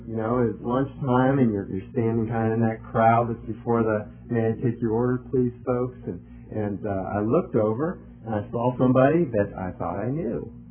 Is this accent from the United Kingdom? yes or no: no; Ohio, United States; he was from New York, I was from Ohio, far away from our homes down in Florida